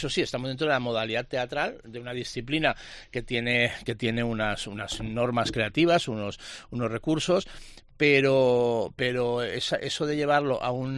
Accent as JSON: {"language": "Spanish", "town": "Ibiza", "region": "Balearic Islands", "country": "Spain", "said": "con el dolor que me supone, porque soy ibicenco, ¿eh? Me iría a Ibiza continuamente"}